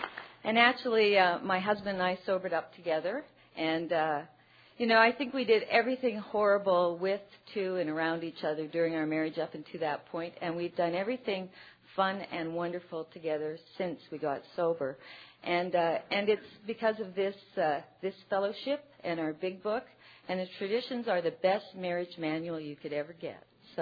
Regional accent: Winnipeg, Manitoba, Canada; I come from Winnipeg, Manitoba, which is in Canada. So I'm a long ways from here, or I live a long ways from here.

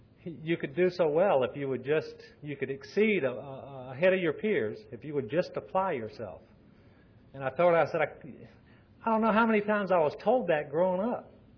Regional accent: Savannah, Georgia, United States; I was born and raised in Savannah. I'm a native Georgian.

